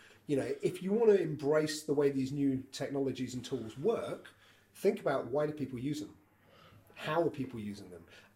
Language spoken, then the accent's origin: English; Southampton, South East England, United Kingdom; now in Cheltenham, United Kingdom; I don't come from Cheltenham. I live there, and I've been there for, I think, 15, 16 years. But I'm originally from Southampton.